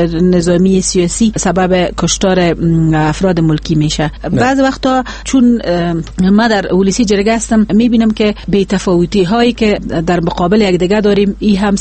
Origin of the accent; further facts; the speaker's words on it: Afghanistan; همه ما افغان هستیم و لاقل به خاطر مسلمان بودن